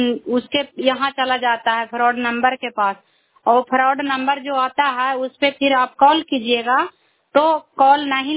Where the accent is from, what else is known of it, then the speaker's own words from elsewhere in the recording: India; मैं cry block से belong करती हूँ।